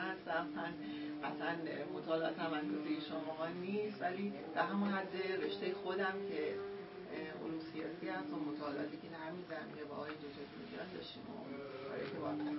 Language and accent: Persian; Abadan, Khuzestan, Iran; من خودم بچه اون خطه هستم، بچه آبادان هستم